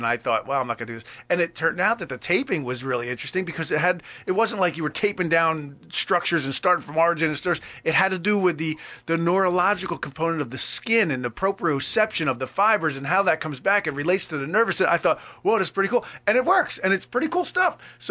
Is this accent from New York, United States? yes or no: no; New Jersey, United States; People, well, we grew up on in Jersey. We grew up, we called them circles.